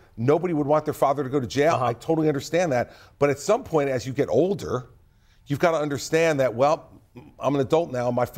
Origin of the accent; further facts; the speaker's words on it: New Jersey, United States; I'm definitely not the Bible guy, but I'm from New Jersey.